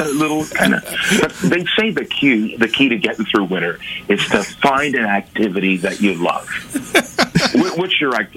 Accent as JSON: {"language": "English", "country": "Canada", "said": "And I came in from Canada, so. I know. A black guy from Canada."}